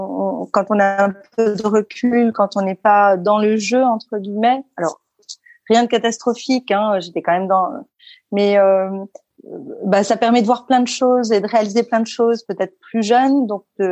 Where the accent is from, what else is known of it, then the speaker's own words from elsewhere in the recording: Versailles, Île-de-France, France; also born or lived in Paris / La Celle-Saint-Cloud; Alors, je suis née à Paris. Et j'ai grandi jusqu'à mes 10 ans en banlieue parisienne, à La Celle-Saint-Cloud, puis à Versailles.